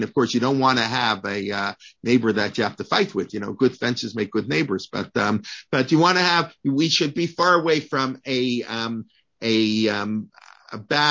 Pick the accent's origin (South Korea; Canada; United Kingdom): Canada; I grew up in Canada.